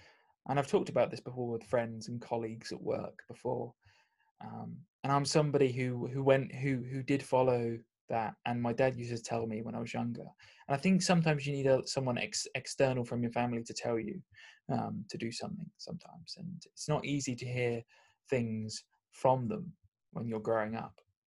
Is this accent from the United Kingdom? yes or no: yes; England, United Kingdom; this is why the Premier League is the best league, in my opinion, even if I am English and saying this.